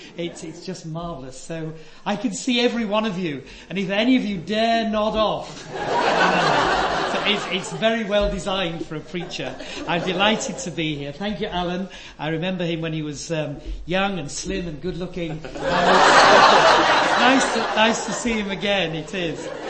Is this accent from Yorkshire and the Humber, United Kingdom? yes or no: yes; Yorkshire and the Humber, United Kingdom; As a Yorkshireman, I'm very grateful that you've invited me